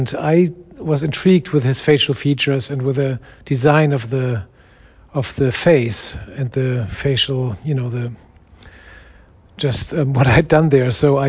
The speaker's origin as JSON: {"language": "English", "country": "Germany", "second_language": "English", "moved": "yes", "lives_now": "Portland, United States", "said": "I'm based in Portland, Oregon, on the U.S. West Coast. I'm originally from Germany"}